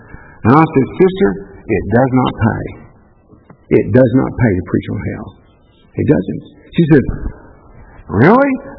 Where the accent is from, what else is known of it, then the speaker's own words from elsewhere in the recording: Bend, Texas, United States; I'm from the Bend, by the way. That's Bend, Texas. Not Big Bend. It's Bend, Texas. It's where the Colorado River bends, and we live in the Bend. If you're in San Saba County, you live at the Bend.